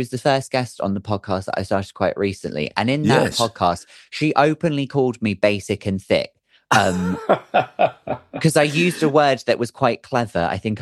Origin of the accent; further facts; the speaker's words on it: Redruth, South West England, United Kingdom; So I grew up, so my hometown is Redruth. Right. It's not like a huge place. You can pretty much walk everywhere.